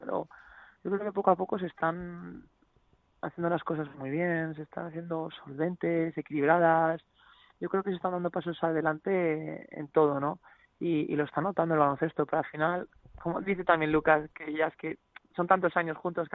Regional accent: Cantabria, Spain; tengo ganas de volver a mi tierra, a mi gente y a mis paisanos. Ojalá algún día haya un equipo en Cantabria

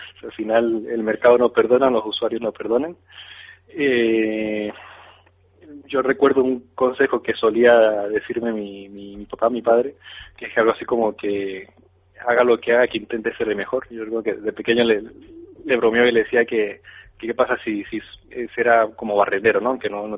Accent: Panama; moved away; Yo soy panameño y llevo aquí unos 12 años

